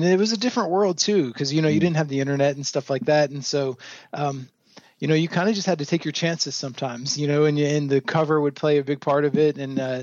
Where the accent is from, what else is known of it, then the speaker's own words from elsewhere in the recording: the South, United States; the kids at school were talking about it, and I grew up in the South, so it was the National Wrestling Alliance was the big thing